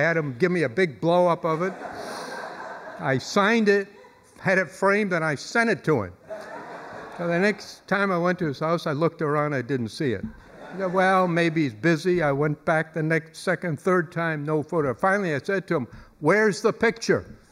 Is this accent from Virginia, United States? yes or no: no; Waterville, Maine, United States; born there; I was born in Waterville. I had three older brothers.